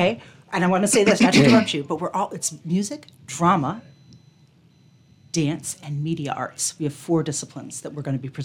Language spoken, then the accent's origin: English; Chicago, Illinois, United States; So as a Chicagoan, as an American, much in the shadow of my aunt, I was afforded an incredible opportunity to come here my entire life.